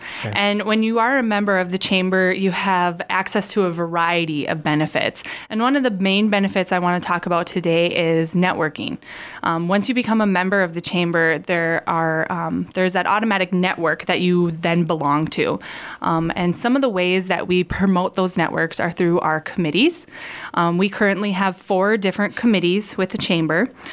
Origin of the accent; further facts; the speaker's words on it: Hanaford, North Dakota, United States; Well, I'm originally from Hanaford, North Dakota, A surrounding community of Jamestown, so I'm familiar with the area